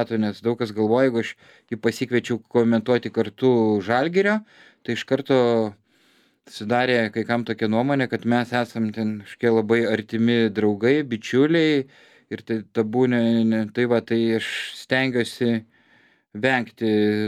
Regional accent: Panevėžys, Panevėžys County, Lithuania; Panevėžio Lietkabelis, mano gimtojo miesto komanda

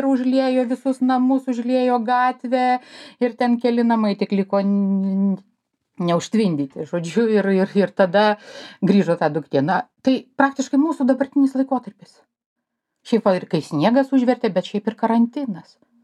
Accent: Giedraičiai, Utena County, Lithuania; also born or lived in Vilnius; gimusi su Molėtų rajone, Giedraičių parapijoje, na, tokia va, visai greta prie Vilniaus rajono. Bet visada juokauju, kad įkvėpiau oro ir dangų pamačiau turbūt Vilniuje

